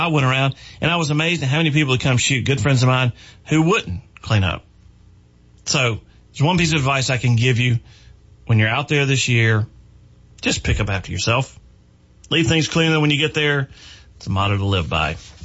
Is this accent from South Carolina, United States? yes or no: yes; South Carolina, United States; anyone growing up in South Carolina in the 60s, 70s, 80s, 90s, kind of the beginning of the year was opening day of dove season